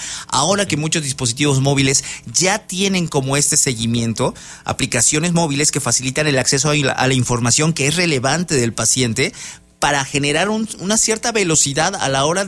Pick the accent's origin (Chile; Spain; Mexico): Mexico; como buenos mexicanos